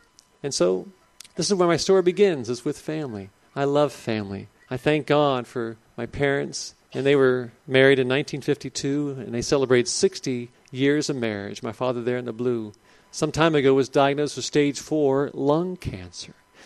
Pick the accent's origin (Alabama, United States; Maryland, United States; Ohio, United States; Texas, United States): Ohio, United States; Cincinnati; And so I grew up there in Cincinnati, and I studied piano as a youngster at the conservatory of music.